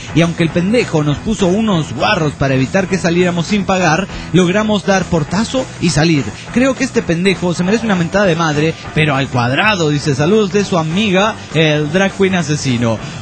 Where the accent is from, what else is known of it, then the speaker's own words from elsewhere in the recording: Guatemala; de Guatemala.